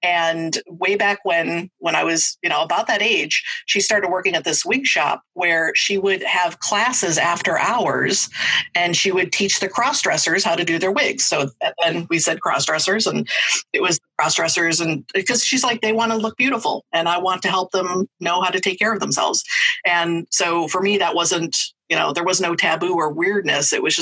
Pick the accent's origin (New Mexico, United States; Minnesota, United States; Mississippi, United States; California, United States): Minnesota, United States; Fridley; So my hometown, the kind of sidewalk sale / parade / town celebration annually was the Fridley 49ers Days.